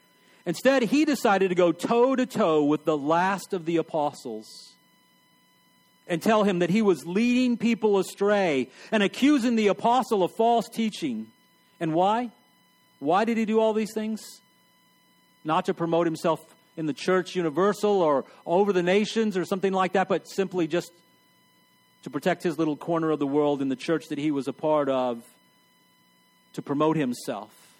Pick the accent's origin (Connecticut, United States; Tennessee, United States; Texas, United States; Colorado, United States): Texas, United States; El Paso; I'm from West Texas, okay? I'm from El Paso, Texas. I know nothingness. Okay, I know vast expanses, hundreds of miles of nothingness.